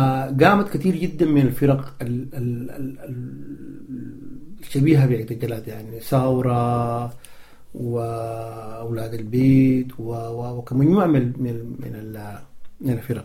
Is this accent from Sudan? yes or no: yes; Sudan; عندنا في السودان.